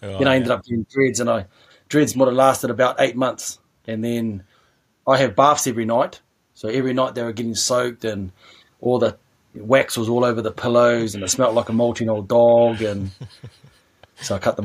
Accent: Upper Hutt, Wellington, New Zealand; also born or lived in Naenae; So I was born in Nainai, which is in Wellington, and then I moved to Upper Hutt when I was five

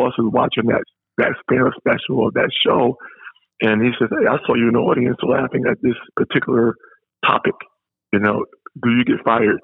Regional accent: New York, United States; I think that New York season is great because I'm a New Yorker and Larry's a New Yorker.

